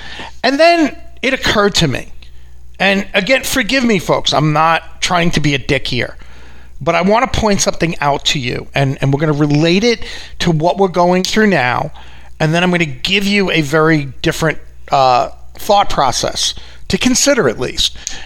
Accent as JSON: {"language": "English", "town": "Long Island", "region": "New York", "country": "United States", "said": "in case you haven't picked up from my accent, I'm from New York. It's specifically Long Island, also known as Long Island, by the way."}